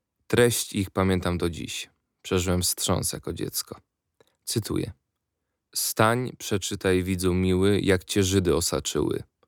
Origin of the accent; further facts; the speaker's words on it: Nowe Brzesko, Lesser Poland, Poland; also born or lived in Kraków; w miejscowości Nowe Brzesko w województwie krakowskim. Do wybuchu II wojny światowej ukończyłem pierwszą klasę szkoły podstawowej.